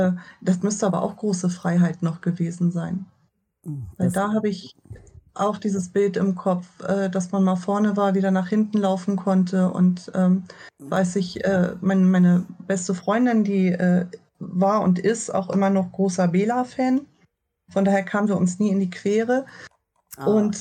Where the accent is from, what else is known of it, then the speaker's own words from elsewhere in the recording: Germany; Ich komme aus der Nähe von Hamburg.